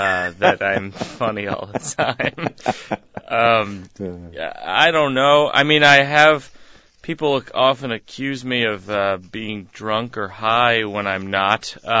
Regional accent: Massachusetts, United States; I grew up in Massachusetts when I was in high school

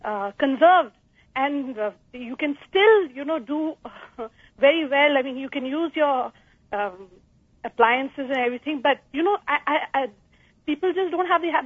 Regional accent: India; now in United States; I come from India

